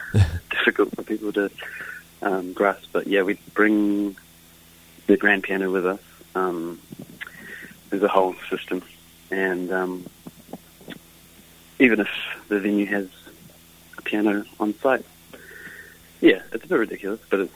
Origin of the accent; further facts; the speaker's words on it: Hawke's Bay, New Zealand; So I live in Hawke's Bay. Yeah. And grew up here pretty much.